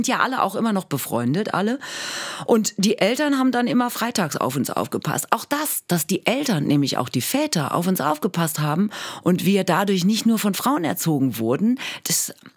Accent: Marburg, Hesse, Germany; now in Berlin, Germany; ich bin ja an einem Fluss geboren. In Marburg bin ich an der Lahn aufgewachsen.

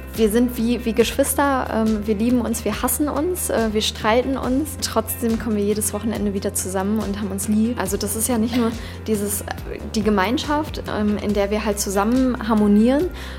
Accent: Berlin, Germany; ich komme aus Steglitz.

